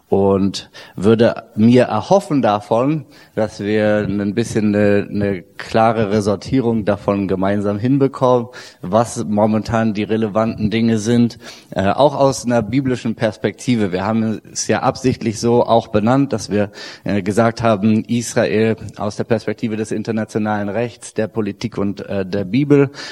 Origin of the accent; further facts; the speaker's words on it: Berlin, Germany; also born or lived in Budapest; ich bin 33 Jahre alt, jung, wie auch immer, Vater von 4 Kindern, wohne mit meiner Familie in Berlin oder bei Berlin. Bin auch Berliner, habe zum Theologiestudium 5 Jahre in Budapest gelebt